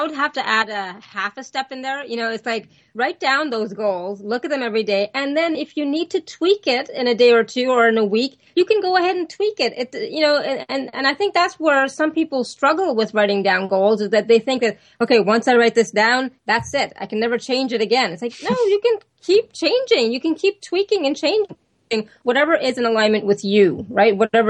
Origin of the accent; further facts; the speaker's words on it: Canada; And yeah, I'm Canadian. I say Z.